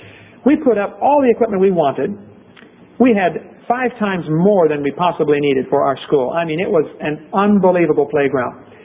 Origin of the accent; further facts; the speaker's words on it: Pekin, Illinois, United States; When I built a school in Pekin, Illinois, my hometown, I started the school there and developed the whole thing.